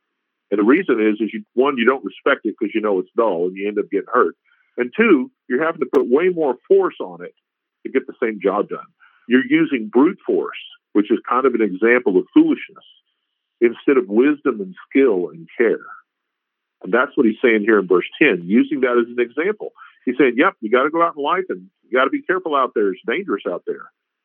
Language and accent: English; Texas, United States; I grew up in South Texas. There's snakes everywhere.